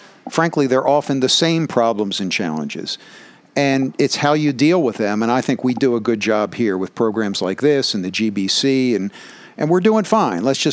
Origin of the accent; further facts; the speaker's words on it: Rosedale, Maryland, United States; also born or lived in Highlandtown; I was born in Highlandtown. And then they moved to Rosedale. One of my friends said Rosedale is Highlandtown with grass.